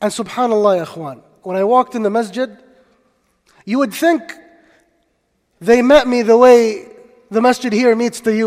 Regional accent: New Jersey, United States; I made istikhara to go back to New Jersey, which is my hometown

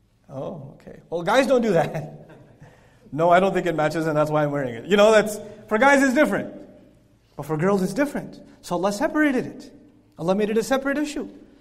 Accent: Pakistan; I come from Pakistan, that's my home country.

